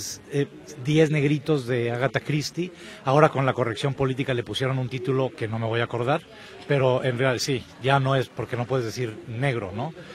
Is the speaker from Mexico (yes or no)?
yes; Guadalajara, Jalisco, Mexico; born there; moved away as an adult; now in Mexico City, Mexico; yo pues nací aquí en Guadalajara, pero por motivos laborales emigré a la Ciudad de México en el año año 95. Entonces, 30 años estoy cumpliendo de vivir ya en Ciudad de México.